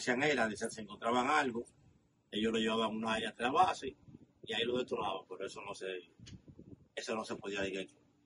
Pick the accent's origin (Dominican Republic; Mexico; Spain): Dominican Republic; moved away; Bueno, yo salí de República Dominicana, no directamente hacia Nueva York.